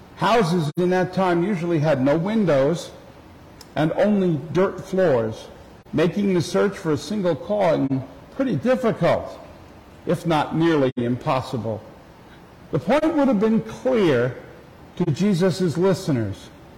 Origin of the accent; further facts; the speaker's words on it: Merrick, New York, United States; the community where I grew up in Merrick, New York, lost many police and firefighters that day.